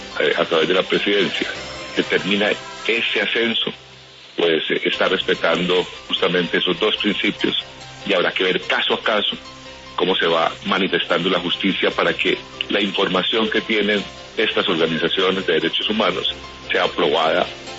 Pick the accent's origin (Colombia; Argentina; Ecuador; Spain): Colombia; como colombiano